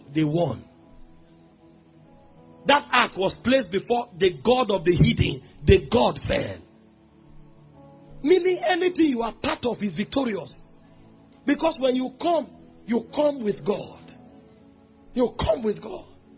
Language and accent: English; Nigeria; I'm Nigerian.